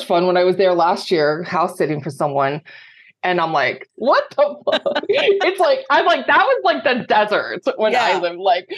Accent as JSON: {"language": "English", "region": "Montana", "country": "United States", "tie": "born or raised there", "said": "Okay, so I grew up in Montana as an Air Force brat. My parents are from Montana. My whole family, we're like seventh generation Montanans, like homesteaders."}